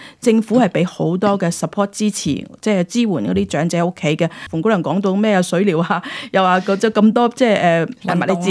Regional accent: China; 我哋中国人好多时候即系惯咗

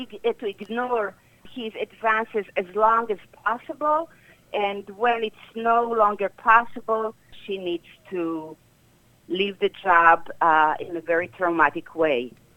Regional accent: Israel; moved away as an adult; also born or lived in United States; I was born and raised in Israel. I went to the United States to complete my studies in cinema in the 1980s in San Francisco.

